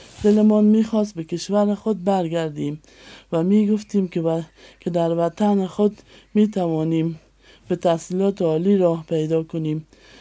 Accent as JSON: {"language": "Persian", "country": "Iran", "tie": "born or raised there", "also_born_or_lived": "Afghanistan", "said": "من یک خانم از افغانستان هستم. دوران کودکی و نوجوانیم را در کشور همسایه ایران سپری کردم. همونجا تشکیل خانواده دادم."}